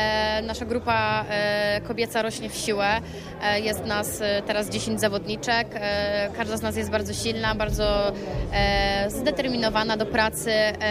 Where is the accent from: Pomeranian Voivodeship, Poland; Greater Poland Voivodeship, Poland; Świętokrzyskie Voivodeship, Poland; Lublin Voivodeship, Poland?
Greater Poland Voivodeship, Poland; Poznań; tym bardziej, że właśnie ja jestem z Wielkopolski, jestem z Poznania i być tak jakby u siebie